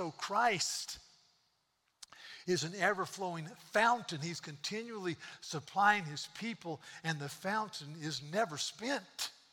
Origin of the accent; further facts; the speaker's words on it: North Carolina, United States; Well, I'm from North Carolina. I want to hit him in the nose. I said, you're criticizing my state.